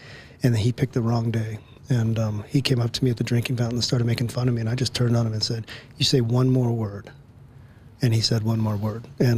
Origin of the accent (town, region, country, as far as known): Fort Collins, Colorado, United States; born or raised there